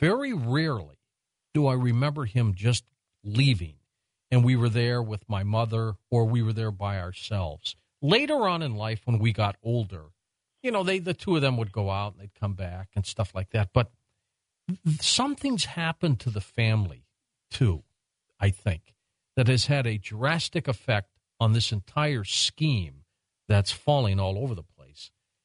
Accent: Detroit, Michigan, United States; When I was a kid growing up in Detroit, I remember my father.

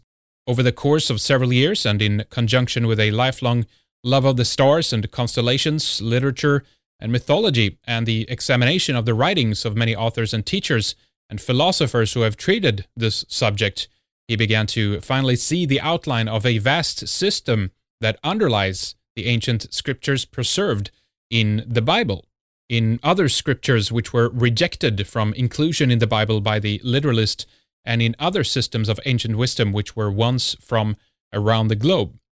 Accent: Sweden; from Sweden.

